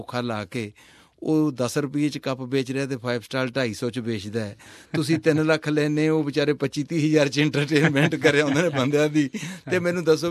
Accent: Jakhepal, Punjab, India; ਮੇਰਾ ਪਿੰਡ ਜਖੇਪਲ ਹੈਗਾ, ਤਹਿਸੀਲ ਸਨਾਮ, ਜ਼ਿਲ੍ਹਾ ਸੰਗਰੂਰ

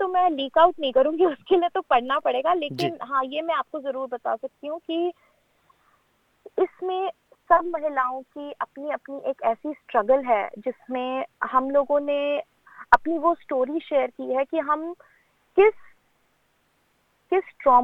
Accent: Chandigarh, India; moved away as an adult; now in Australia; देखिए मैं इंडिया में चंडीगढ़ से हूँ और मैं ऑस्ट्रेलिया आई थी अपनी शादी के बाद इस कंट्री में।

